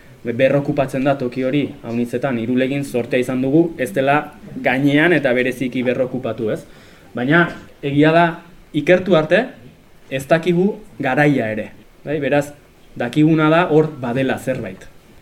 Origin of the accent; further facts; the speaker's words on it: Basque Country, Spain; ez naiz Amerikarra. Ez naiz Txinatarra, eta, bai, eta Euskalduna naiz.